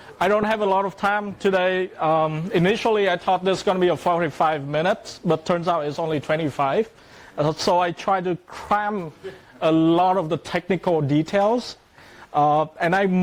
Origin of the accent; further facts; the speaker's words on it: Vietnam; now in Netherlands; that's fine. I'm from Vietnam originally. I'm currently based in the Netherlands. I have been living there for the last 5 years.